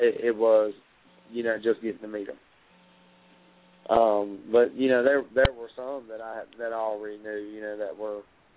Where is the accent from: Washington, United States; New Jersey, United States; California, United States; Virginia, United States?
Virginia, United States; Danville; So I'm like, yo … from Danville, Virginia, and if you don't put me on your show, you ain't shit.